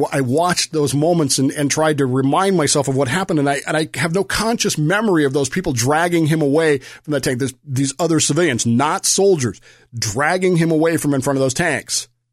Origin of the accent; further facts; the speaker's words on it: United States; And number two, because I'm an American.